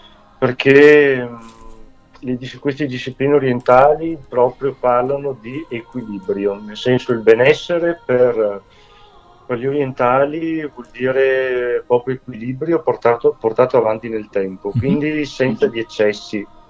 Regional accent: Noventa Vicentina, Veneto, Italy; Sono di Naventa Vicentina, innanzitutto.

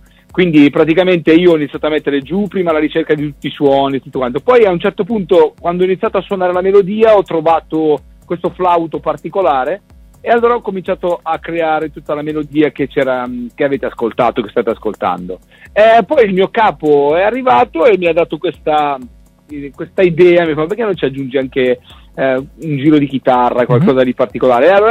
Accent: Milan, Lombardy, Italy; born there; moved away as an adult; io sono nato a Milano. Adesso vivo sul lago di Garda da 15 anni ormai, e mi sono trasferito sul lago di Garda proprio esclusivamente per lavorare nella musica.

